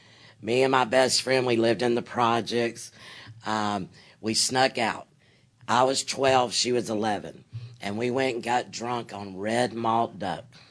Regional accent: Alabama, United States; And I was born and raised in Alabama.

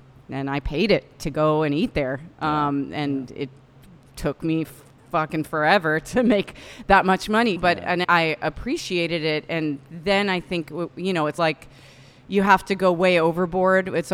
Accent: Fresno, California, United States; moved away; I say underrated because I grew up in Fresno. It was my jam. I left for 23 years, and I missed the corn meal on the bottom of the pizza.

